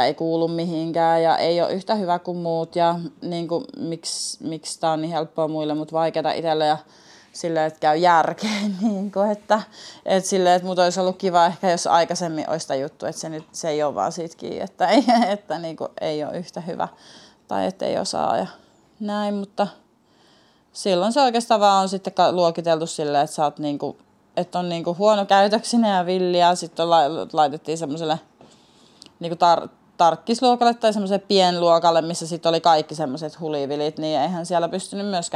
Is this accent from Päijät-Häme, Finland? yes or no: no; Tampere, Pirkanmaa, Finland; born there; Mä synnyin Tampereella.